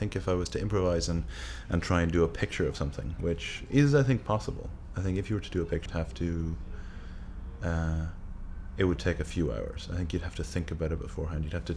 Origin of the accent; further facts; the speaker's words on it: Lanesborough, Leinster, Ireland; My date of birth is the 9th of August 1982 and I'm from Lanesborough, County Longford, Ireland.